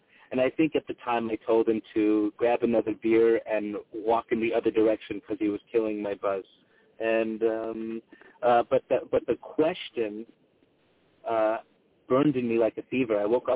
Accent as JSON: {"language": "English", "town": "Los Angeles", "region": "California", "country": "United States", "tie": "born or raised there", "said": "But I'm born and raised in Los Angeles in North Hollywood. And being from L.A. And being from a creative family"}